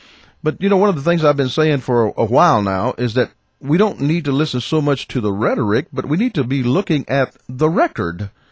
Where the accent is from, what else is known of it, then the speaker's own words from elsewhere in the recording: San Antonio, Texas, United States; born there; now in Greenville, United States; Now, I was born in San Antonio, Texas. I wasn't born in Greenville, South Carolina, but, man, I got here as quick as I could.